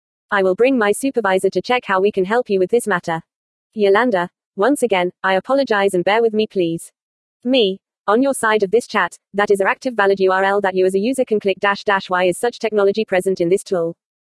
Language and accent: English; San Bernardino, California, United States; also born or lived in Oakland; started in 2005 in Oakland and present here in 2020 in my hometown of San Bernardino CA